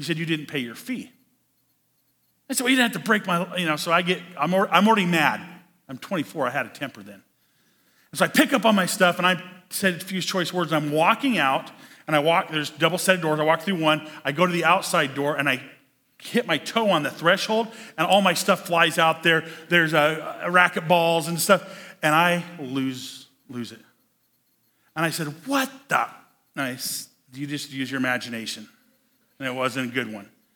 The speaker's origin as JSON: {"language": "English", "region": "Nebraska", "country": "United States", "tie": "born or raised there", "said": "I grew up in Western Nebraska"}